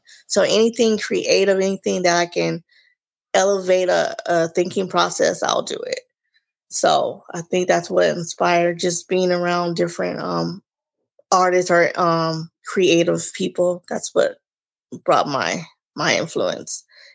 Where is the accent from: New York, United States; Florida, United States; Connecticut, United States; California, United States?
California, United States; Los Angeles; born there; and I was born in Los Angeles, even though I resigned in the IE, but coming from LA, you have a lot of, museums and different artists.